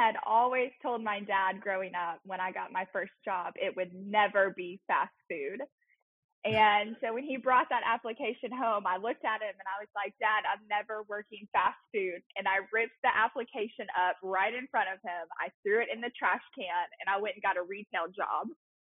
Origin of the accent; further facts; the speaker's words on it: Peachtree City, Georgia, United States; I'm from Peachtree City, which is like Chick-fil-A Central in Georgia.